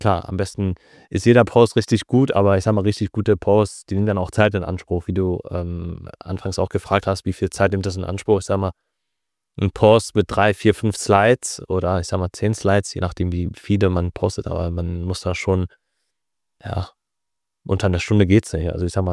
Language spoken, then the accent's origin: German; Paderborn, North Rhine-Westphalia, Germany; die Lokalzeitung bei mir im Ort, ich komme aus Paderborn